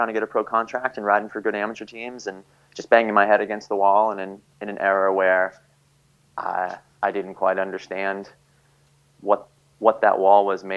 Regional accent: Brockton, Massachusetts, United States; I grew up in Brockton, Massachusetts, about 20 miles south of Boston. It's kind of a rough place

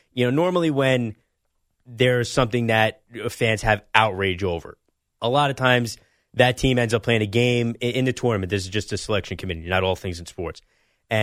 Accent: New Jersey, United States; We are Central Jersey.

